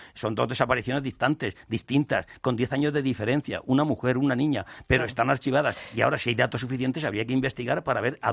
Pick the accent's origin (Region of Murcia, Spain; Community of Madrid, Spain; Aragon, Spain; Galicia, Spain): Region of Murcia, Spain; Murcia; Yo, mi tierra, en Murcia